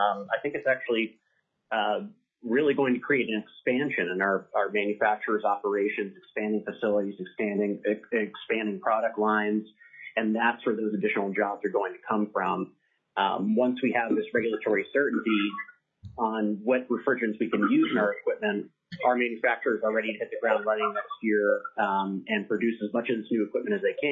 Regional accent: Pennsylvania, United States; So I know in my home state here in Pennsylvania, we just adopted the 2018 ICC code standards last year.

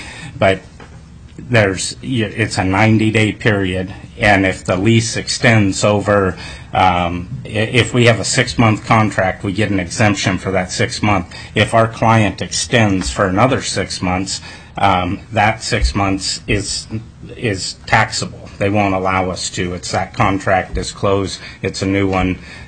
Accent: Kenai, Alaska, United States; I'm from Kenai, Alaska. I'm a fourth-generation Alaskan, four generations of Alaska business as well.

